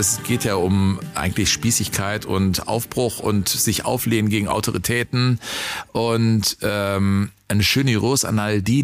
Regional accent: Cologne, North Rhine-Westphalia, Germany; ich bin in Köln groß geworden

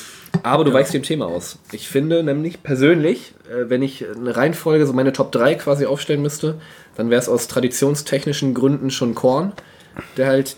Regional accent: Schleswig-Holstein, Germany; ich komme aus Nordfriesland

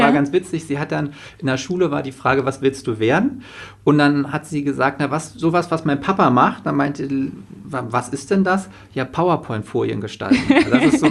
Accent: Germany; ich bin in der DDR geboren, ich bin hinter Mauern und Stacheldraht aufgewachsen, ich weiß, wie es ist, ich war 11, als die Mauer fiel

